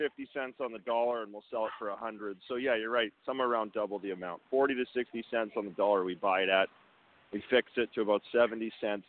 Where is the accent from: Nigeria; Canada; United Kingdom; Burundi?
Canada; now in Los Angeles, United States; Yeah, I'm down in L.A. today, but I am from Canada, yes.